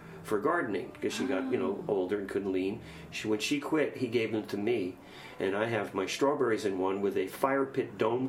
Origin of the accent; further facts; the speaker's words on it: New York, United States; And see, because I come from New York, so we got to build up.